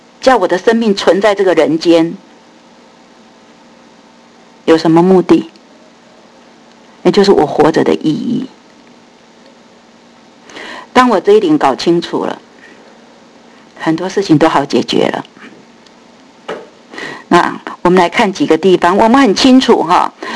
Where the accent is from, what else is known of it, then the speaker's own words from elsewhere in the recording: Tainan, Taiwan; 我是台湾来的，我生在台湾的台南